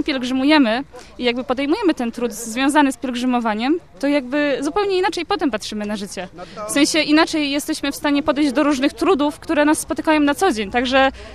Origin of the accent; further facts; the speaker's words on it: Stargard, West Pomeranian Voivodeship, Poland; Jestem ze Stargardu.